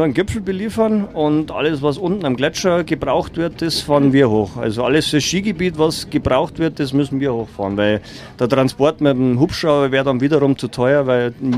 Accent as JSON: {"language": "German", "town": "Garmisch-Partenkirchen", "region": "Bavaria", "country": "Germany", "tie": "born or raised there", "said": "Durchaus, wenn man dann hier aufgewachsen ist. Also ich bin ja in Garmisch geboren und wohne ja direkt neben der Zahnradbahn."}